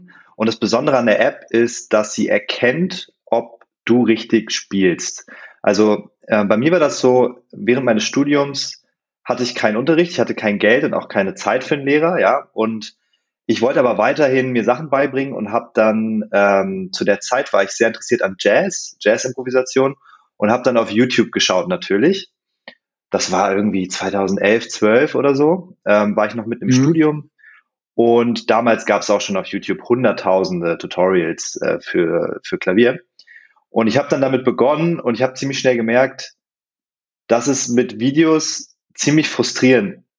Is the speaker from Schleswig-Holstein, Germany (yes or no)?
no; Hanover, Lower Saxony, Germany; Ich bin aufgewachsen in Hannover